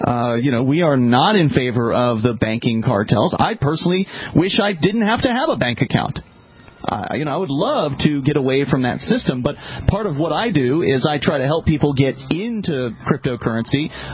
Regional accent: Keene, New Hampshire, United States; Actually, I use Bitcoin regularly to eat food in my hometown of Keene, New Hampshire.

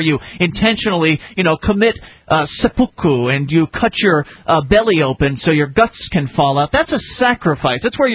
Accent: United States; which gives me, as an American, less money to spend on other things.

